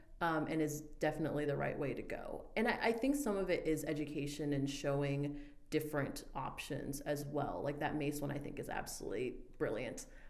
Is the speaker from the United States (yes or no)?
yes; Texas, United States; That being said, I'm from Texas. I trained in medical school in Texas.